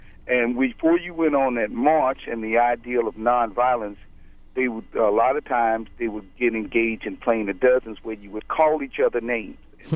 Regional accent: Louisiana, United States; I'm originally from Louisiana.

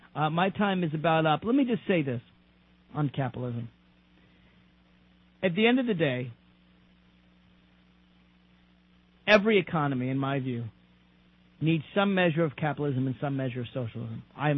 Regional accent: Tennessee, United States; I'm a city boy myself. I'm from Tennessee, so I know rural areas that are very close to where I grew up

